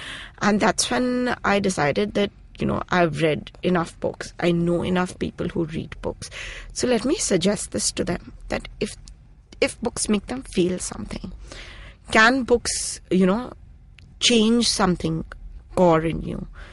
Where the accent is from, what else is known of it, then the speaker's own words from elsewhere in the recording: Kolkata, West Bengal, India; I'm from Calcutta, by the way.